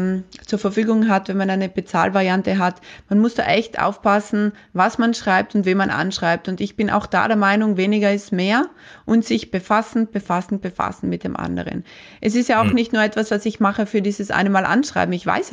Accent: Trentino-Alto Adige, Italy; Ich komme gerade aus einer Woche Urlaub in meiner Heimat Südtirol

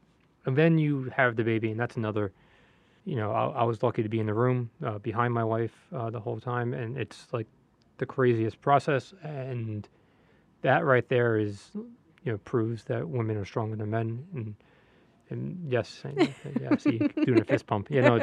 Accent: New York, United States; And I think growing up in New York, it's not like everyone's like, oh, a deep dish in Chicago or New York, like slice.

